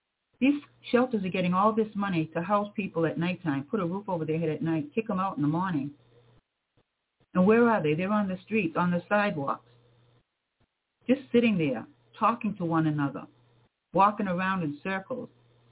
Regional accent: Cape Cod, Massachusetts, United States; I was born and raised on Cape Cod. I see Cape Cod on the news now. I don't think I would recognize it if I went on there.

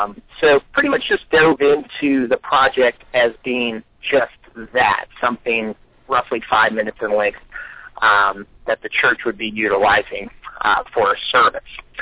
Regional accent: Cincinnati, Ohio, United States; Well, like you said, I'm from Cincinnati, Ohio. Pretty much born and raised here, and have a passion for filmmaking.

